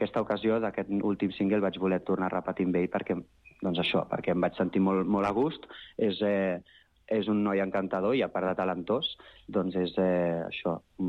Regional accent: Sabadell, Catalonia, Spain; born there; poder fer alguna actuació a Sabadell, que és la meva ciutat natal i estimada

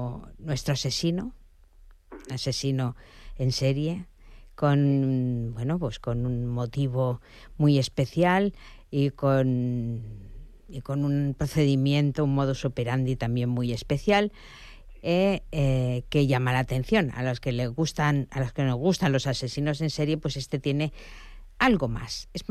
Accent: Bilbao, Basque Country, Spain; Soy de Bilbao. De Bilbao, pues vamos a hacerlo bien hecho.

